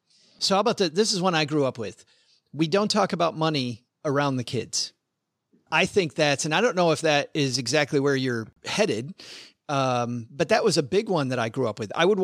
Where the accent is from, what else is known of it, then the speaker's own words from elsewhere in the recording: Michigan, United States; you know, I'm from West Michigan. Most people in West Michigan vote a certain way, look a certain way, act a certain way.